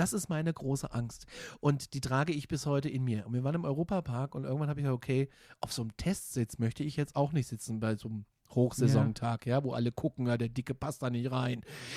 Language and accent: German; Gudensberg, Hesse, Germany; Also das Ding ist, Gudensberg bei Kassel, da wo ich herkomme